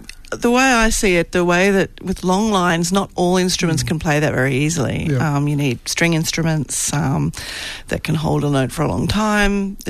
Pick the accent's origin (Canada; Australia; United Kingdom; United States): Australia; Perth, Western Australia; I'm from Perth originally